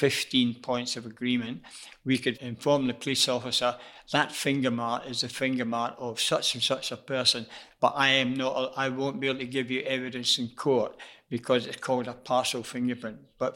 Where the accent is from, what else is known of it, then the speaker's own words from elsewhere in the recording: Scotland, United Kingdom; I always quote the example as a Scotsman.